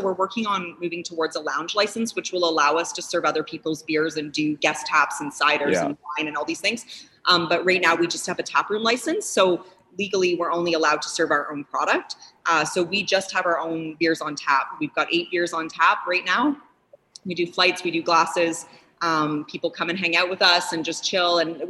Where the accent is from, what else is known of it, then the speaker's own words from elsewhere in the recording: Vancouver, British Columbia, Canada; I mean, we're from Vancouver. We didn't have air conditioning in our house in Vancouver, but thank God we have it here.